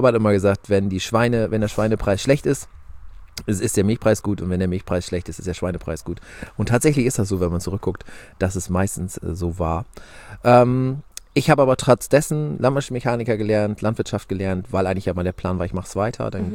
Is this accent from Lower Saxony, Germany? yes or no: yes; Borstel, Lower Saxony, Germany; ich komme aus Niedersachsen, wohne im Landkreis Diepholz, das ist genauer Gemeinde Borstel, da gibt es ein paar mehr von, liegt zwischen Suling und Nienburg